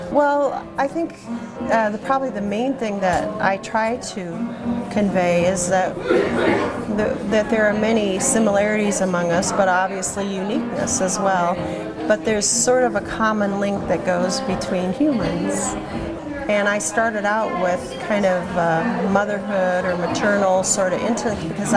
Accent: Michigan, United States; moved away as an adult; now in Des Moines, United States; And but I've lived over 30 years in Iowa, in the Des Moines area. I went to college in Iowa and then started teaching in Des Moines. But I grew up in Michigan, in a small farming community, a lot like.

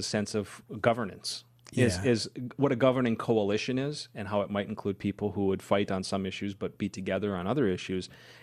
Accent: Minnesota, United States; I'd say that as a Minnesotan, we were a product of that.

